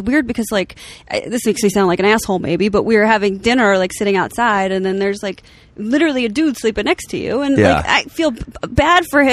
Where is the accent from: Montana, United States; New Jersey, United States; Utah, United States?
New Jersey, United States; No. Jersey. I'm from Jersey.